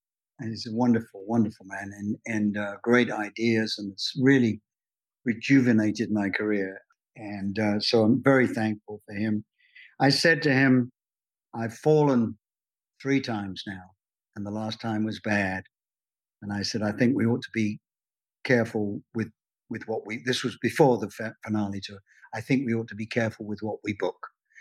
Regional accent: United States; Because I've got to go home. I'm American. I'm a US citizen, but I'm also a UK citizen.

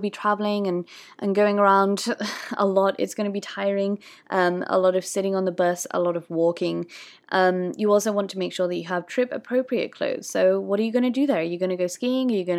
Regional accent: United Kingdom; moved away; Obviously, I'm British, so I've been out of the country for a while

